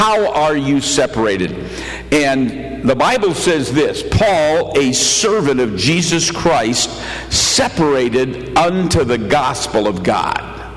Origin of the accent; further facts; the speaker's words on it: Grand Rapids, Michigan, United States; I was brought up in Grand Rapids, Michigan. I was brought up in the Dutch Reformed Church called the Christian Reformed Church.